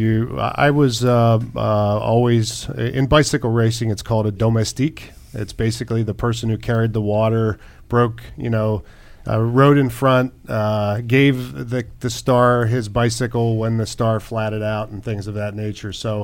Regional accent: Altoona, Pennsylvania, United States; In the country. My parents had 12 acres and surrounded by farms and mountains and good stuff.

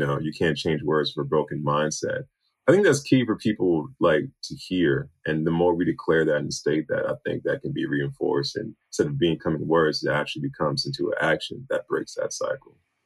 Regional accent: Richmond, Virginia, United States; Once again, I'm from Richmond, Virginia.

